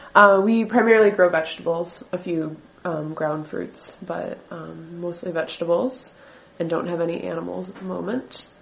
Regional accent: Nashotah, Wisconsin, United States; I grew up in Neshota, which is close to Oconomowoc in Waukesha County.

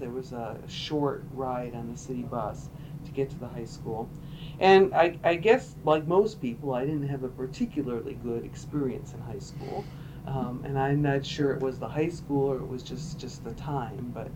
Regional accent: Buffalo, New York, United States; I was born in Buffalo, New York in September 1948. I was an only child. My parents both were from Polish heritage, so I actually grew up in a strongly ethnic neighborhood in Buffalo, hard-working Polish neighborhood

